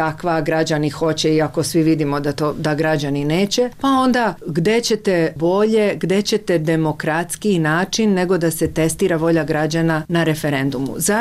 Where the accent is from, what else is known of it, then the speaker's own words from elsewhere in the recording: Croatia; Sam došla iz Hrvatske